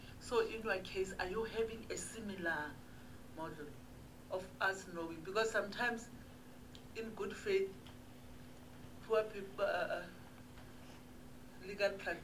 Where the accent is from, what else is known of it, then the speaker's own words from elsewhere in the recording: Limpopo, South Africa; I'm coming from Limpopo, like him.